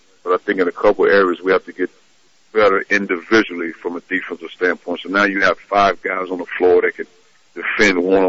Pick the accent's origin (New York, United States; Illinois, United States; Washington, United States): Illinois, United States; East St. Louis; I saw those guys growing up in East St. Louis, so I watched them every chance I could.